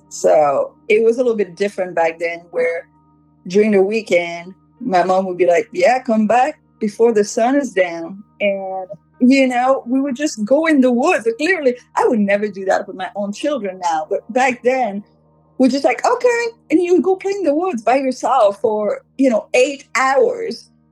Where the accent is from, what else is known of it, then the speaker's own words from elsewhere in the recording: Quebec, Canada; I'm originally from Quebec, Canada